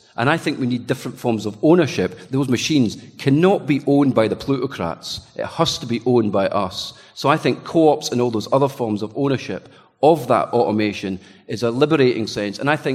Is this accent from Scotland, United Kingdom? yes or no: yes; Scotland, United Kingdom; I'm one of the, maybe I'm just Scottish and a bit more of a doom-mongerer